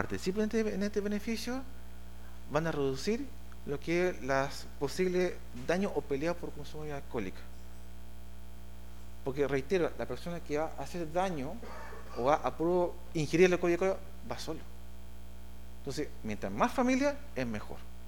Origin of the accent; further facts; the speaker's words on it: Rancagua, O'Higgins, Chile; yo vengo de Rancagua, y Rancagua es una ciudad de campo, tal como Talca, tal como séptima región, son iguales.